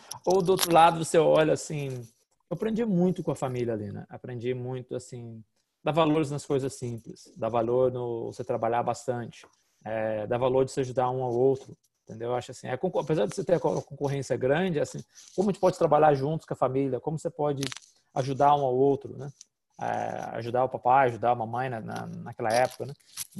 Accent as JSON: {"language": "Portuguese", "town": "Itajubá", "region": "Minas Gerais", "country": "Brazil", "said": "Eu sou lá de Minas, do sul de Minas, Itajubá, então..."}